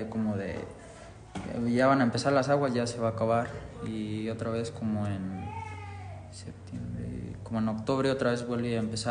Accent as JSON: {"language": "Spanish", "town": "Agua Gorda", "region": "Michoacán", "country": "Mexico", "said": "De Agua Gorda."}